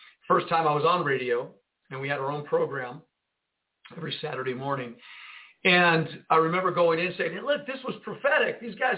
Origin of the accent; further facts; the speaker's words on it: Jersey City, New Jersey, United States; born there; I was born in Jersey City, New Jersey. And so I took the airplane, and I flew out of Newark, New Jersey.